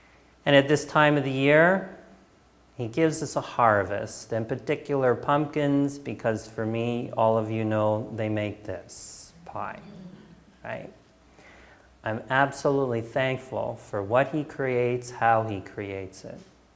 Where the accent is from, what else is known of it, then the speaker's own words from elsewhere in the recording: Canada; this is how this ended up on many of our tables growing up in Canada.